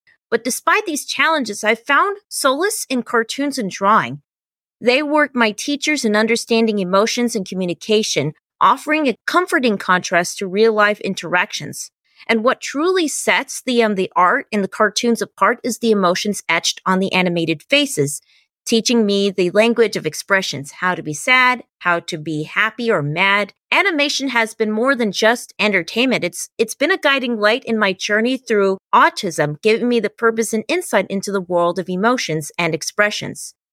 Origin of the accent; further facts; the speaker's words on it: Sherman Oaks, California, United States; born there; Well, just to let you know that I was born in Sherman Oaks, California on January 9th, 1995